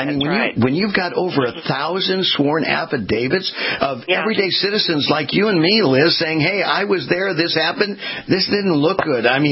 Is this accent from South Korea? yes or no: no; California, United States; I mean, I was born and raised in California.